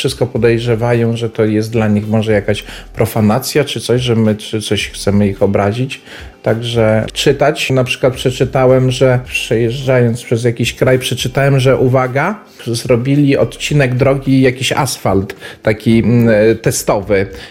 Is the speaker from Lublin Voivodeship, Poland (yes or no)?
yes; Janów Podlaski, Lublin Voivodeship, Poland; powiedziałem, że ja jestem z Janowa, Janów Podlaski.